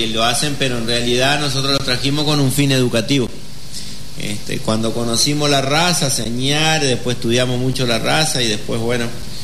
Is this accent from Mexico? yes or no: no; Almagro, Buenos Aires, Argentina; Yo soy de Almagro